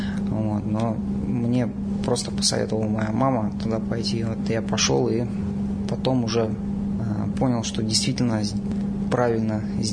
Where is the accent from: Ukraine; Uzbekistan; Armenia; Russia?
Russia; Volgograd, Volgograd Oblast; now in Yekaterinburg, Russia; Да, это мой родной город.